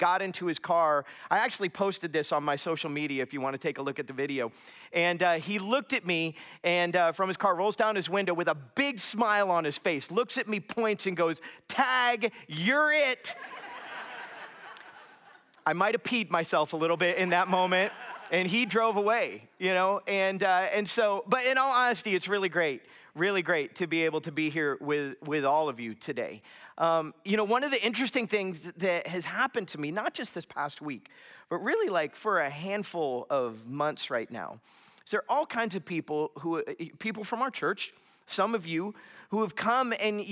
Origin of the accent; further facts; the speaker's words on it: Florida, United States; And, you know, I grew up in South Florida. The house that I grew up in, we had this massive ficus tree in front of our house.